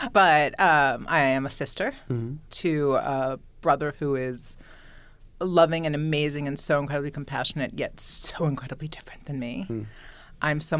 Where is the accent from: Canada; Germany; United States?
United States; New York; I'm from New York, but I was living in LA and I was getting ready to leave my fiance.